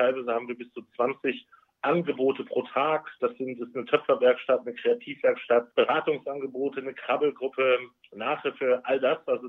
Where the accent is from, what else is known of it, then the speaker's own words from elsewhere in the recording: Rhineland, Germany; Die kommt da, wo ich herkomme, aus dem Rheinland.